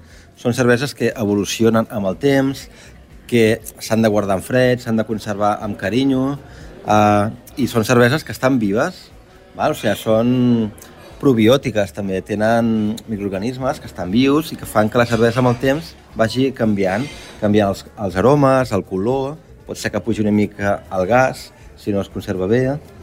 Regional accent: Garriguella, Catalonia, Spain; born there; Sí, jo sóc nascut a Garriguella, clar, estem en el peu de l'Albera i la meva família tenen vinyes a l'Albera

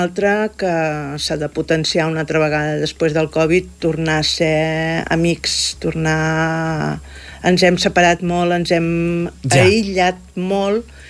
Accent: Palafrugell, Catalonia, Spain; Jo abans vivia a Girona, soc de Palafrugell, però vivia a Girona

